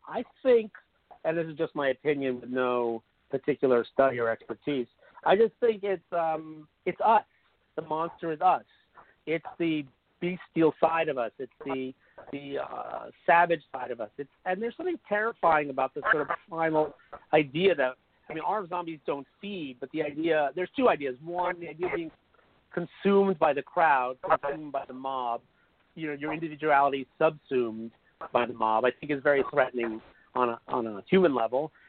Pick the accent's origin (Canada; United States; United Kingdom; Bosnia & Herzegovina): United States; New York; Being a New Yorker, especially originally, I did.